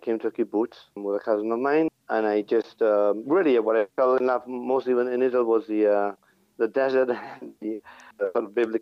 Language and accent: English; Gibraltar; Growing up in Gibraltar was really actually quite a unique experience. It's a very small, tight community.